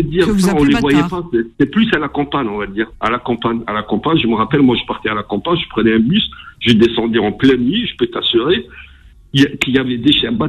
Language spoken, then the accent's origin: French; Algeria; moi, je suis algérien